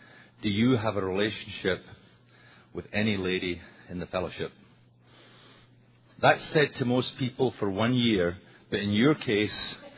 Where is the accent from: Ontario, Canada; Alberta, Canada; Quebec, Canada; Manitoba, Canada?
Quebec, Canada; Montreal; I'm an alcoholic from Montreal.